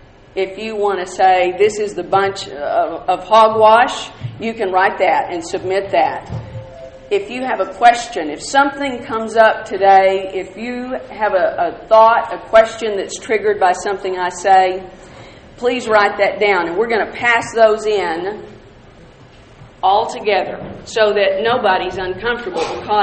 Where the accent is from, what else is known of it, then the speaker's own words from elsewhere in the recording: Texas, United States; I am now from Dallas, Texas. You probably couldn't tell that I'm a Texan.